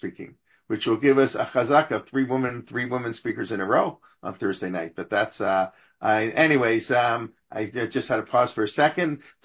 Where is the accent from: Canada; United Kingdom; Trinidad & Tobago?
Canada; I figured as a Canadian, I could throw